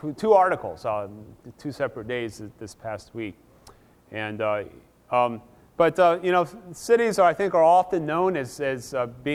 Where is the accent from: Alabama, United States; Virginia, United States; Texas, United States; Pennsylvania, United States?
Pennsylvania, United States; Philadelphia; I grew up in Philadelphia. I've lived in Philadelphia most of my life, and I hope to live here until